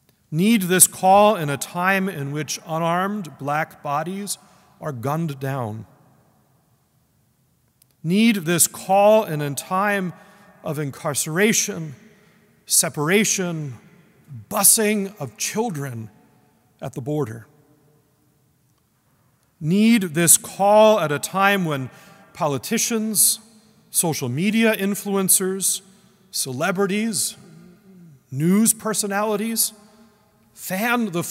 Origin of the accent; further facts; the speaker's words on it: East Coast, United States; The Lutheran tradition in which I was raised here on the East Coast owes much to the Episcopal Church and the Book of Common Prayer.